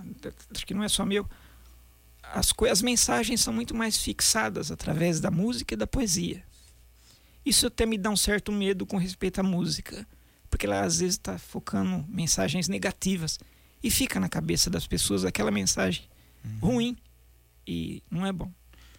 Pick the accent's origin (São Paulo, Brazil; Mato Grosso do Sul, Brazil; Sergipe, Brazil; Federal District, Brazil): São Paulo, Brazil; São Carlos; Sempre nasci aqui e passei minha infância ali na Vila Prado, na rua Domingos Marino, esquina com a Quintino Bocaiúva.